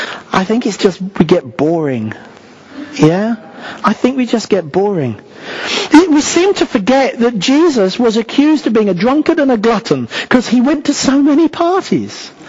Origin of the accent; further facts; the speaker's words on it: United Kingdom; because we're too British.